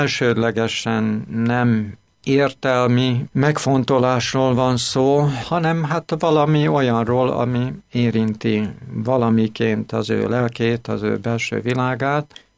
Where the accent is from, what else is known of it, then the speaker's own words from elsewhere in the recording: Budapest, Hungary; Budapest, mert budapesti származású vagyok.